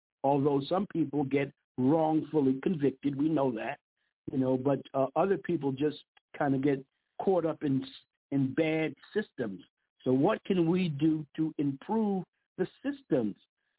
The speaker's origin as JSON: {"language": "English", "town": "New York City", "region": "New York", "country": "United States", "tie": "born or raised there", "said": "And Dennis and I grew up together in Brooklyn, in the East New York section of Brooklyn."}